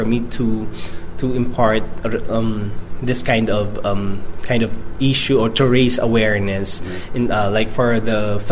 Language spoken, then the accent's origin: English; Manila, Metro Manila, Philippines; English is a second language; Actually, I was raised in Manila